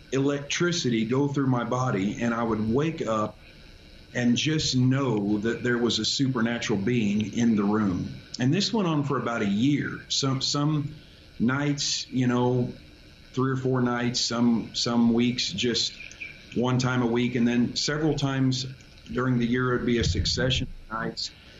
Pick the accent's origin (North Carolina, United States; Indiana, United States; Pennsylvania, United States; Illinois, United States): Indiana, United States; Bloomington; I grew up in Bloomington, Indiana.